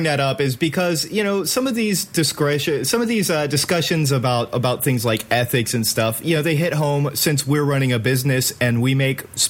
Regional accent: United States; I mean, I'm an American.

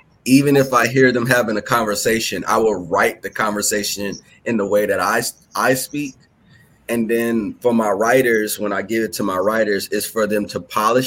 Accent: New Orleans, Louisiana, United States; I'm from New Orleans, Louisiana, so

